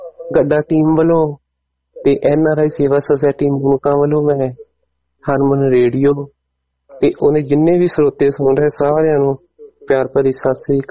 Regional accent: Moonak Kalan, Punjab, India; now in Italy; ਪੰਜਾਬ ਦੇ ਵਿਚੋਂ ਭੈਣ ਜੀ ਮੈਂ, ਸਾਡਾ ਡਿਸਟ੍ਰਿਕਟ ਹੁਸ਼ਿਆਰਪੁਰ ਪੈਂਦਾ, ਪਿੰਡ ਮੂਨਕ ਕਲਾਂ ਪੈਂਦਾ ਆ। ਜੇ ਅਸੀਂ ਜਲੰਧਰ ਤੋਂ ਪਠਾਨਕੋਟ ਰੋਡ ਨੂੰ ਜਾਈਏ ਤੇ ਟਾਂਡਾ ਉੜ ਮੋੜ ਆਏਗਾ, ਉਹਦੇ ਦੇ ਨਾਲ ਹੀ ਮਤਲਬ 1.5 ਕਿਲੋਮੀਟਰ ਤੇ ਆਏਗਾ ਸਾਡਾ ਪਿੰਡ।

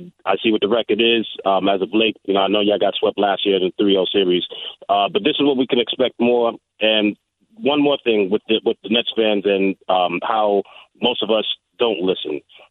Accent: Brooklyn, New York, United States; You know, I'm born and raised in Brooklyn.

